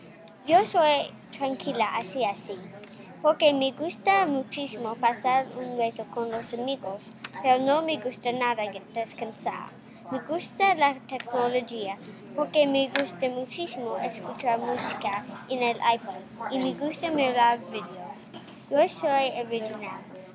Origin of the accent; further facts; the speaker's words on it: Georgia, United States; Spanish is a second language; Soy de Georgia.